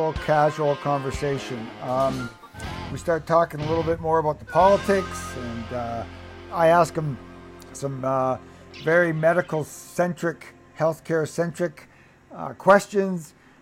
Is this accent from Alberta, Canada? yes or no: no; Victoria, British Columbia, Canada; I grew up in Victoria in the 70s, and cannabis was everywhere.